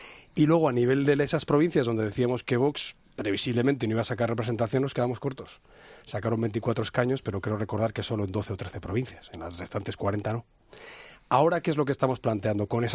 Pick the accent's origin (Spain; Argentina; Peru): Spain; una campaña que va a ir dirigida a resaltar lo que nos une como españoles.